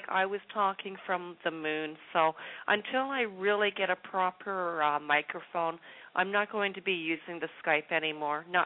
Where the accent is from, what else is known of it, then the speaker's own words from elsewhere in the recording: Canada; People don't believe that I'm Canadian. I have people in the chat room that say, she's Canadian? Yep, born and raised there.